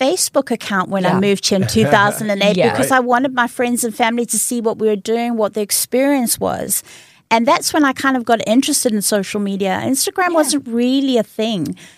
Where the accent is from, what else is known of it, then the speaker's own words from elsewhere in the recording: United Kingdom; born there; I'm British born.